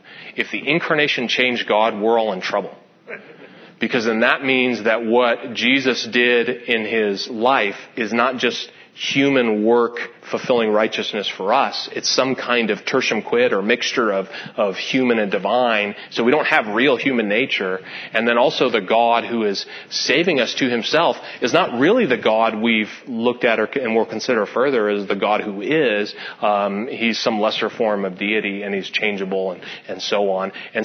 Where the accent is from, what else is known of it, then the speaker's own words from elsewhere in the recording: California, United States; Go easy on me. I'm a Californian. We're nice. Kind of.